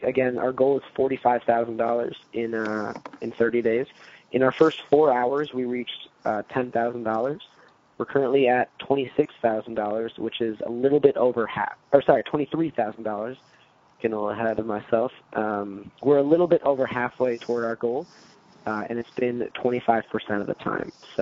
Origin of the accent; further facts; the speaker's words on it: United States; I grew up here in the United States, and of course I have a lot of admiration for all business here in the United States, and my family is, you know, from Argentina.